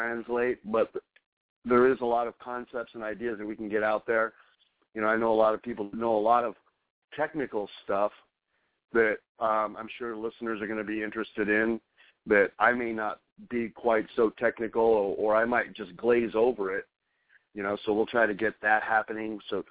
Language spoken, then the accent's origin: English; New Mexico, United States; I'm from New Mexico, so going on a road trip down to Mexico was just, it's just straight down.